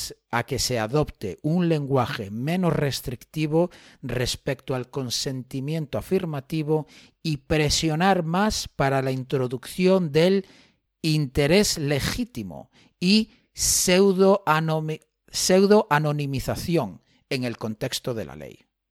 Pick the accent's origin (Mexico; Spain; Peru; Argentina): Spain; yo, como español